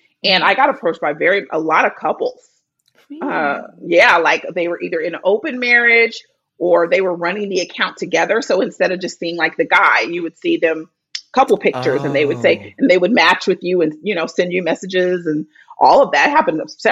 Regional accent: California, United States; I grew up in the Bay Area.

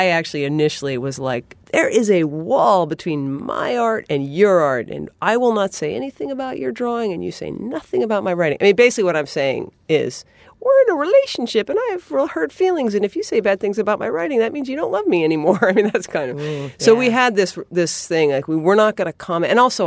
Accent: New England, United States; I mean, I'm from New England.

